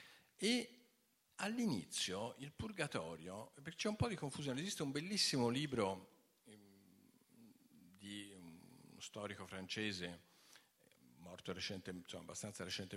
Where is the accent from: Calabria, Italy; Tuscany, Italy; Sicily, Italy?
Tuscany, Italy; Florence; vengo da Firenze e da qualche anno cerco di fare qualcosa a Ravenna